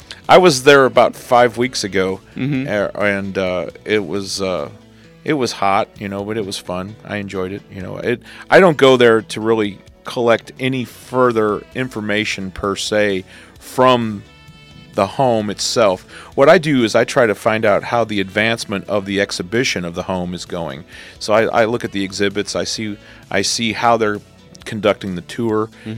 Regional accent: St. Louis, Missouri, United States; I'm from St. Louis, and my $2.75 at many confectionery stores doesn't get what I get in Bunnell at the park.

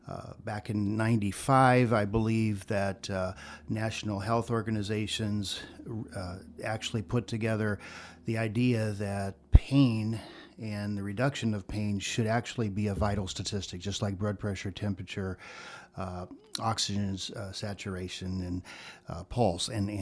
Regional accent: Gillespie, Illinois, United States; we have had some tragedies in my hometown of Gillespie, and that is where I became more intensely interested personally.

